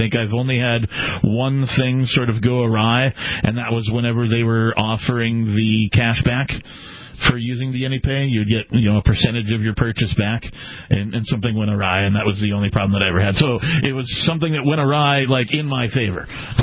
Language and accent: English; Seattle, Washington, United States; I come from Seattle where there's one Bitcoin ATM.